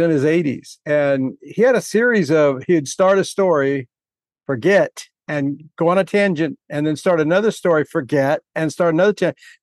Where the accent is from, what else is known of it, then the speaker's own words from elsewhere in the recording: California, United States; But I grew up in California, man. We don't have any such things.